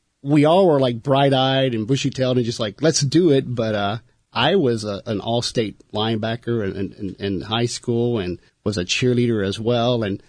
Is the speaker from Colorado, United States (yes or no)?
no; Baton Rouge, Louisiana, United States; born there; Okay. I was born in Baton Rouge, and I was a Catholic, baptized when I was 9 days old.